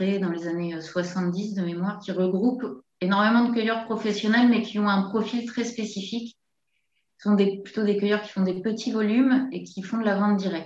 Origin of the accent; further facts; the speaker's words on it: France; Donc je suis française